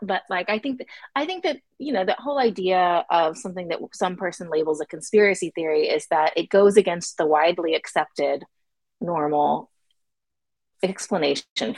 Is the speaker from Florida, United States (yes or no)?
yes; Florida, United States; I'm from Florida.